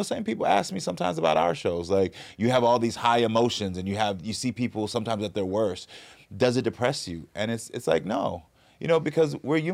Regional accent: Houston, Texas, United States; I'm from Houston.

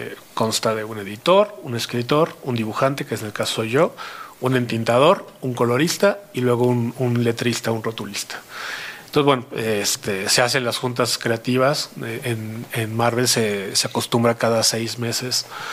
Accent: Mexico; el equipo de trabajo somos todos mexicanos.

